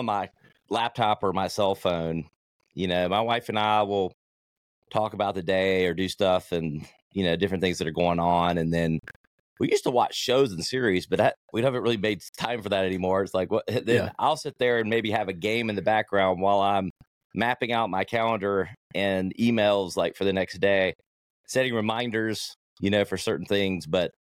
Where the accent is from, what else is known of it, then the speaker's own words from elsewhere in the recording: the South, United States; Like, I'm from the South, so I'm a country music guy for sure.